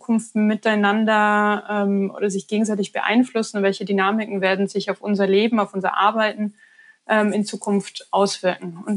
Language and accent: German; Bavaria, Germany; accent: Lower Bavarian dialect; ich bin ursprünglich, man hört es wahrscheinlich ein bisschen an meinem Dialekt, in Bayern aufgewachsen, in Niederbayern, um genau zu sein.